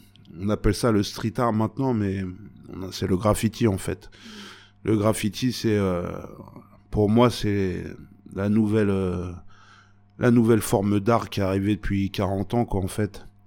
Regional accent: Paris, Île-de-France, France; T'es tout seul face à toi-même dans Paris. Parce que je viens de Paris.

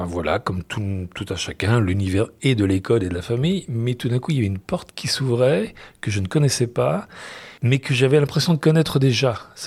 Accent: Laval, Pays de la Loire, France; born there; je suis né à Laval, mais pas Laval-sur-Vologne, Laval dans le 53 en Mayenne.

